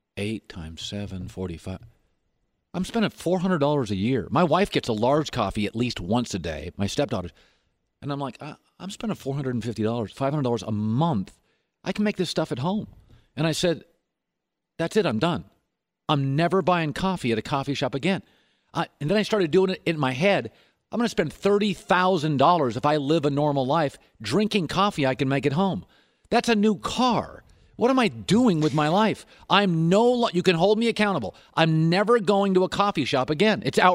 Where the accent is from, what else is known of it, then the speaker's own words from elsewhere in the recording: Seattle, Washington, United States; I've been doing coffee my whole life. I grew up in Seattle. You drink coffee.